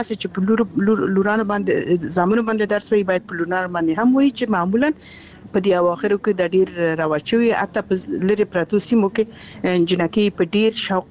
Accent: Balkh, Afghanistan; زه اصلي اوسېدونکی د بلخ ولایت یم د بلخ ولسوالۍ

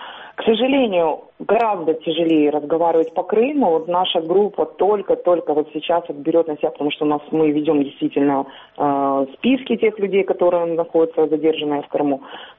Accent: Crimea, Ukraine; тому що я сама кримчанка

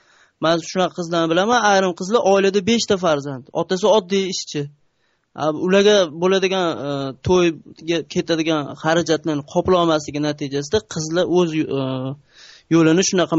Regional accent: Namangan, Namangan Region, Uzbekistan; now in South Korea; Men namanganlikman. Aslida hozirgi kunda Koreyada ish faoliyatidaman.

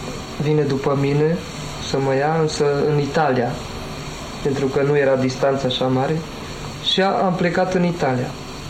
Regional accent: Romania; now in Germany; Mă simțeam ca un străin pe undeva în țara mea unde m-am născut și ca român.

